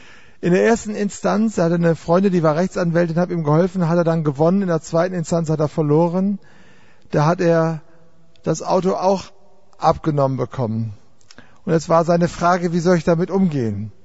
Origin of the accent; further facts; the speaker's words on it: Duisburg, North Rhine-Westphalia, Germany; Ich komme aus Duisburg.